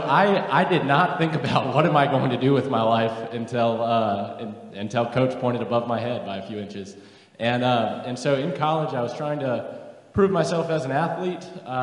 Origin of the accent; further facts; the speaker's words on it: Fredericksburg, Virginia, United States; I grew up in Fredericksburg, Virginia, and I have wonderful parents and older sisters